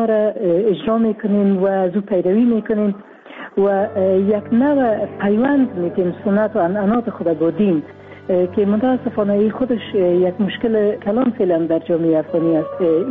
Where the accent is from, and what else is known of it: Afghanistan